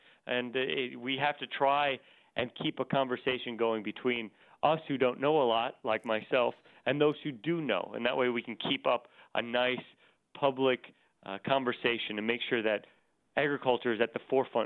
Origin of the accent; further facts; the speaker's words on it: Mount Carmel, Iowa, United States; Well, heck, I grew up in Mount Carmel, Iowa, which is a town of 101 people and 26 pets.